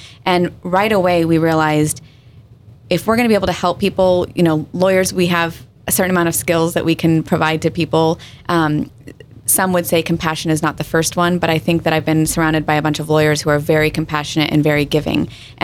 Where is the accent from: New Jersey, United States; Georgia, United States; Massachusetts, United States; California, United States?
California, United States; now in San Diego, United States; I grew up in Northern California, East Bay, California